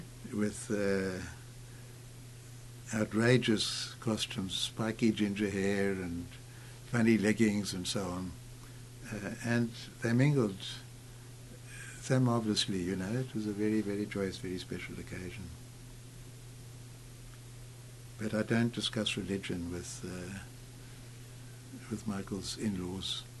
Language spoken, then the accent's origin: English; Cape Town, Western Cape, South Africa; I grew up in Cape Town